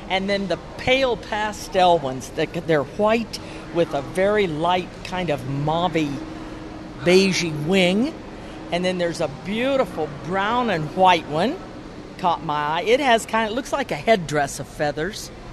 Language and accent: English; Illinois, United States; I've been to the Illinois State Fair a lot because we're from Illinois.